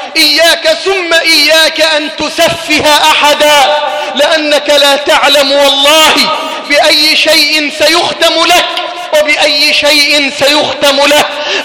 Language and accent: Arabic; Egypt